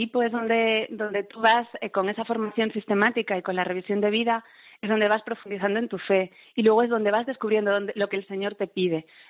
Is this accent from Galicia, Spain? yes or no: yes; Santiago de Compostela, Galicia, Spain; tengo 40 años. Soy, bueno, de Galicia, soy de Santiago de Compostela